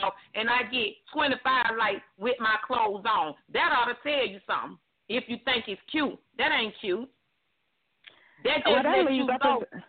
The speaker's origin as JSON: {"language": "English", "town": "Atlanta", "region": "Georgia", "country": "United States", "tie": "born or raised there", "said": "I'm from Atlanta. I'm from Atlanta, born and raised."}